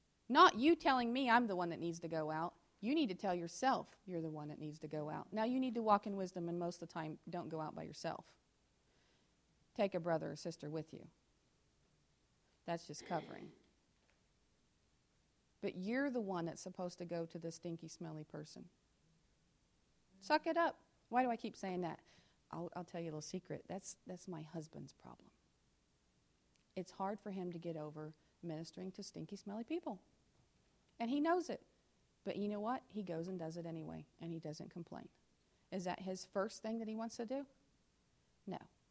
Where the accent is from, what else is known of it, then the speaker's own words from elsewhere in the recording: Appalachia, United States; You know, for us growing up in Appalachia, there's a bunch of white folk.